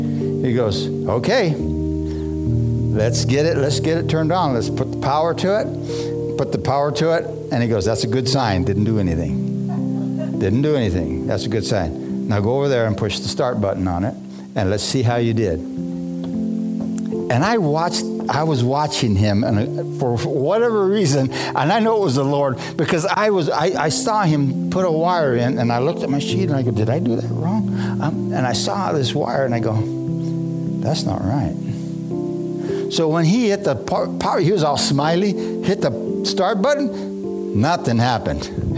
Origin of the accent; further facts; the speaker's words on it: Tucson, Arizona, United States; I'm from Tucson, Arizona.